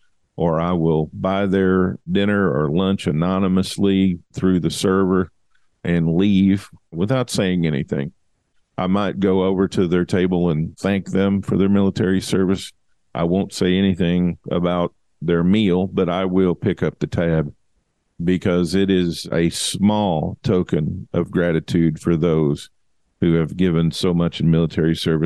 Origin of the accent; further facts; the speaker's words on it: Kentucky, United States; The previous couple of generations, where I grew up in Kentucky at least, went to redecorate and rememorialize the graves of family members and friends